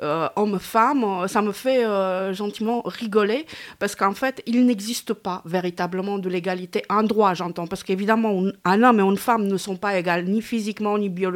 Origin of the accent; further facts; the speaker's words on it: Romania; French is a second language; moved away as an adult; now in France; moi, je suis originaire de Roumanie. Mmh. Je suis née là-bas et j'ai vécu une vingtaine d'années en Roumanie, dont la moitié de ces 20 ans, c'est-à-dire 10 ans, sous le régime communiste de Ceaușescu